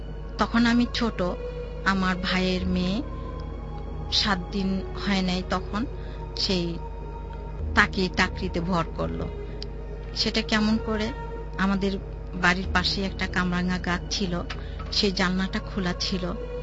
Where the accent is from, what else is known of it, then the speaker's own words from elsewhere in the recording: Shantinagar, Dhaka Division, Bangladesh; শান্তিনগর থেকে এসেছি।